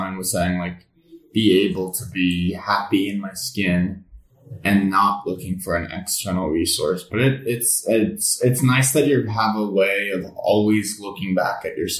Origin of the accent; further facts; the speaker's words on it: United States; I'm from America and I get to live in Italy for summer.